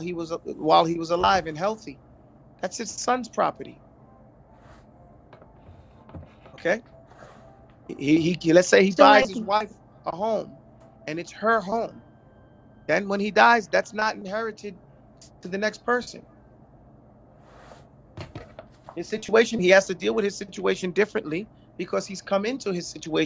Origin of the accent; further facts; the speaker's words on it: New York, United States; We know of cases, you know, you and I grew up in New York.